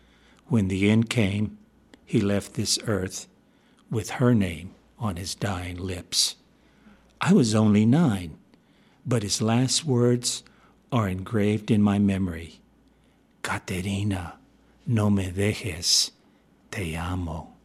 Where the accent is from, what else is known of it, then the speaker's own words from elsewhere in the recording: Victoria, Texas, United States; who I found out at one point came from my hometown of Victoria and also attended Our Lady of the Lake University